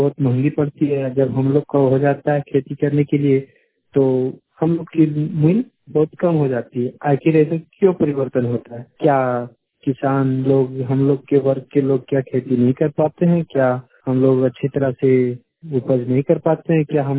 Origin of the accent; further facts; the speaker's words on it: Bokaro, Jharkhand, India; बोकारो जिला से, मैं झारखंड राज्य का निवासी हूँ